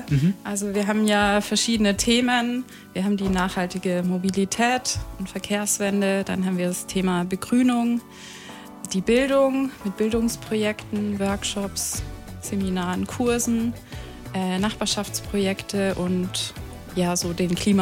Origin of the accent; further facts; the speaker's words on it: Rosenheim, Bavaria, Germany; born there; Nee, ich bin in Rosenheim geboren